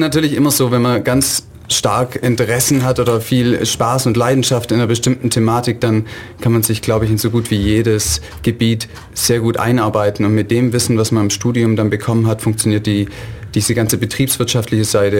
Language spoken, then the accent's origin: German; Aalen, Baden-Württemberg, Germany; ich komme ursprünglich aus Aalen, also 70 Kilometer von Ulm weg.